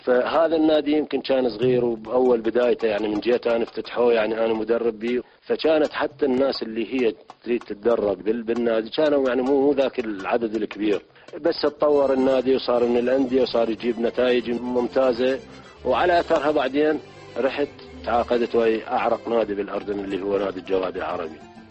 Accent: Baghdad, Baghdad Governorate, Iraq; now in Amman, Jordan; يعني جيت من بغداد بالأيام اللي هي انتهت بها الفروسية والرياضة كملت بعمان

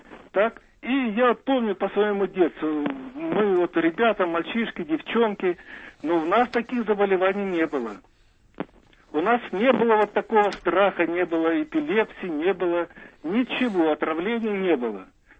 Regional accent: Krasnodar Krai, Russia; Я родом с Кубани. Мое детство прошло во время войны. Значит, 41-й год, 42-й, 43-й.

